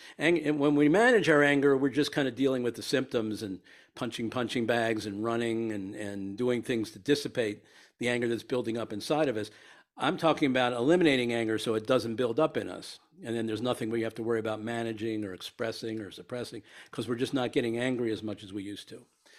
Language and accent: English; Baltimore, Maryland, United States; I grew up in Baltimore, Maryland in the 1950s, and I was a sports fan